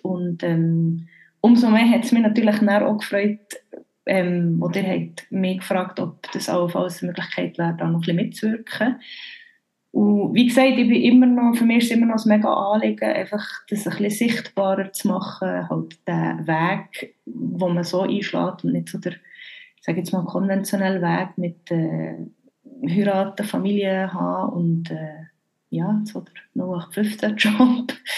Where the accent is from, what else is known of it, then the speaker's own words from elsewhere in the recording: Bern, Switzerland; accent: Bernese; jetzt komme ich da mit meinem Berner Dialekt.